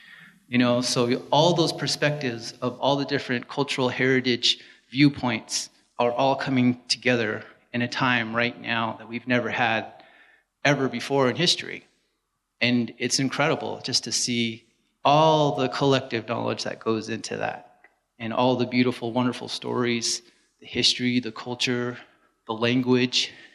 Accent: Utah, United States; I'm Navajo and Hopi. I'm from San Juan. I grew up here. I have relatives all up and down from Utah border out there by Monument Valley

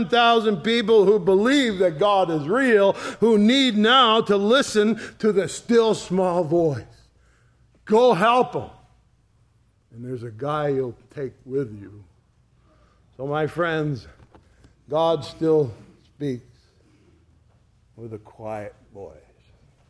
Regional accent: East Shelby, United States; I can't tell you how many times I've told people, I'm from East Shelby, and they say, where's that?

